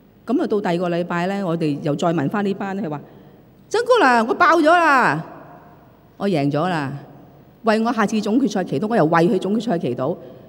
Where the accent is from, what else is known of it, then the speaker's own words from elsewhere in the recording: China; 好像我們中國人的一些詩詞那樣，令到人呢很容易呢記得。